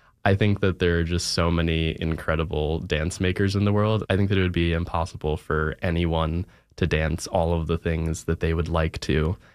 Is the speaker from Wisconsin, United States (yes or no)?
no; Virginia, United States; I'm from Virginia, and we have dancers from as far away as Brazil and South Korea.